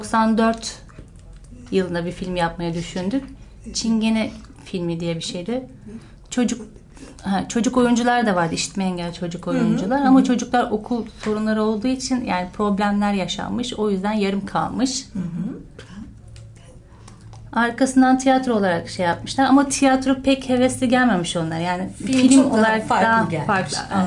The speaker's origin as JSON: {"language": "Turkish", "region": "İzmir", "country": "Turkey", "tie": "born there", "said": "4 Mayıs 1961 İzmir doğumluyum."}